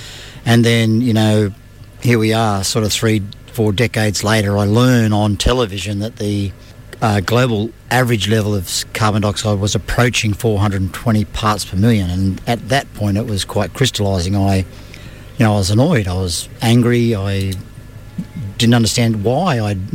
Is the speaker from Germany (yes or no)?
no; Mackay, Queensland, Australia; I'm from Mackay.